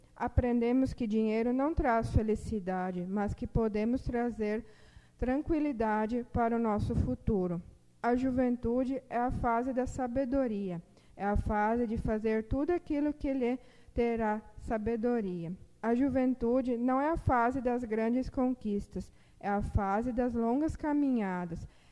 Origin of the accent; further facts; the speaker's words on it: Sinimbu, Rio Grande do Sul, Brazil; venho do município de Sinimbu.